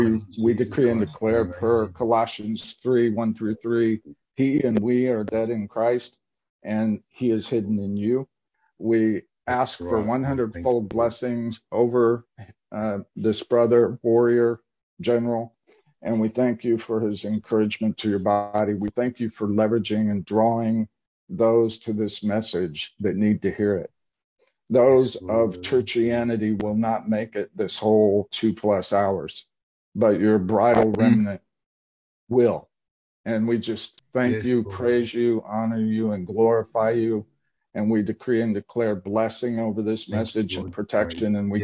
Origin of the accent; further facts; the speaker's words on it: Worcester, Massachusetts, United States; accent: Boston; I'm in Worcester, Massachusetts at the time, and that's my Boston accent, Worcester.